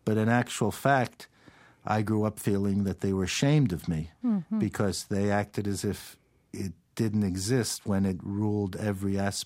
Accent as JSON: {"language": "English", "town": "New York City", "region": "New York", "country": "United States", "tie": "born or raised there", "said": "I grew up in New York City."}